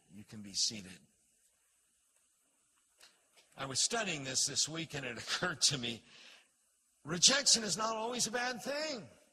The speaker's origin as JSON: {"language": "English", "town": "Maitland", "region": "Florida", "country": "United States", "tie": "born or raised there", "lives_now": "Melbourne, United States", "said": "Maitland was a little town when I was growing up. That was my hometown."}